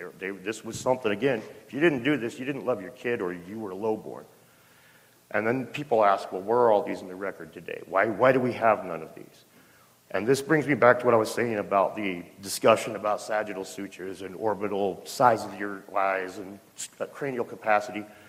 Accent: Washington, United States; This is in my home state of Washington.

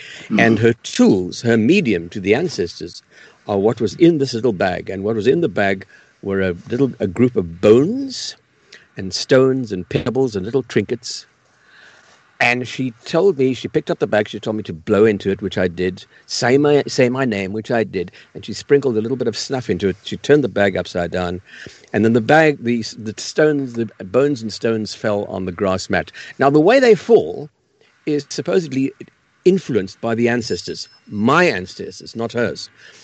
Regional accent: South Africa; when I was growing up in South Africa, when I was about 7 years old.

